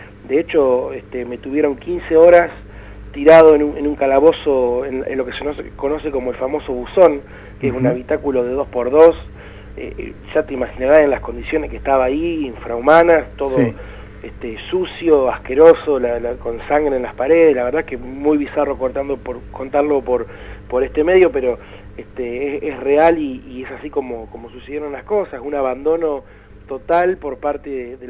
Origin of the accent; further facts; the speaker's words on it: Azul, Buenos Aires Province, Argentina; now in Tandil, Argentina; yo soy azuleño, soy de la Ciudad Azul, estoy estudiando en Tandil hace casi 2 años.